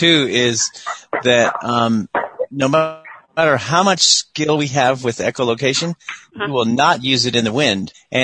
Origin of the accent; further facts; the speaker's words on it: Florida, United States; And I'm from Florida, so this is it's only been here 10 years, so it's a whole new environment for me